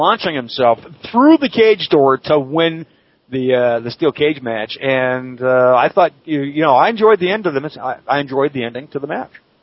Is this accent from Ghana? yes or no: no; Canada; being Canadian, I can watch all the Canadian TV channels